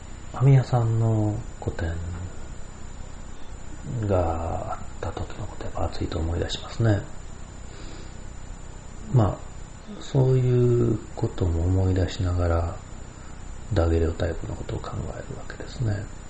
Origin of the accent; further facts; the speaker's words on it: Hirakata, Osaka, Japan; now in Hikone, Japan; 枚方なんですけどね、僕の実家はね、日本で一番暑いと言われてる町で、山に囲まれてて